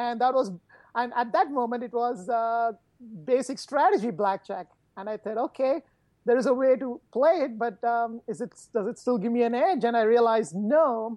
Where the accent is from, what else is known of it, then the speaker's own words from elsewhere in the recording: India; I did all my growing up in India.